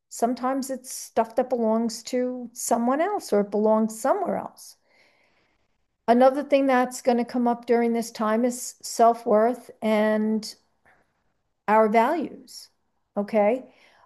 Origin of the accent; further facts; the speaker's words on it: United States; born there; My ancestral stuff is from here. It's not my true nature is not from Germany. I wasn't born there. I was born here.